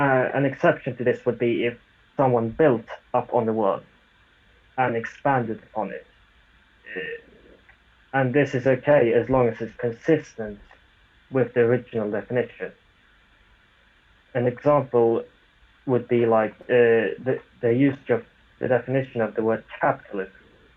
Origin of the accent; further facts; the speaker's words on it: Sweden; English is a second language; Yeah, I'm from Sweden.